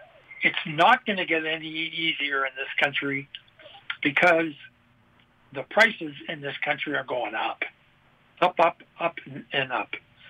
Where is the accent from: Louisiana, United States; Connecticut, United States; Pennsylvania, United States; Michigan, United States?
Pennsylvania, United States; Pittsburgh; And I thought, well, my hometown, Pittsburgh, is a perfect example.